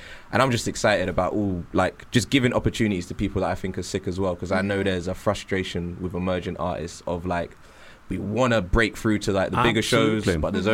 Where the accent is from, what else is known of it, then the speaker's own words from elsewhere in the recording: Nigeria; I'm Nigerian originally, yeah.